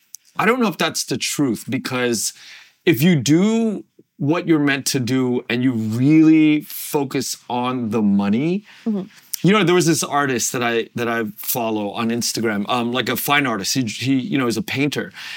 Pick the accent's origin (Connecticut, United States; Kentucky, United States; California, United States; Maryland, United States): California, United States; You know, when you think about growing up in Orange County, you have two cultures. You have the Vietnamese culture and you have a very white culture.